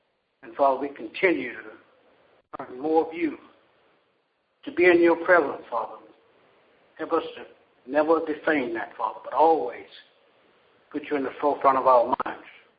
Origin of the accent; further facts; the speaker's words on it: California, United States; for the one who just came on. I'm from California.